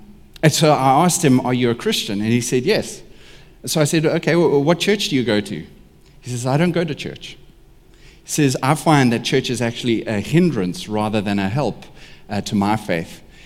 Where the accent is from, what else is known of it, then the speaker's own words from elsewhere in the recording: South Africa; Yeah, I'm South African and I said it.